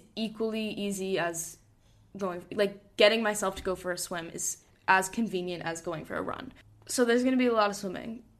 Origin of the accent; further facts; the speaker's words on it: Hong Kong; growing up in Hong Kong, like, we grew up with Asian food being so prominent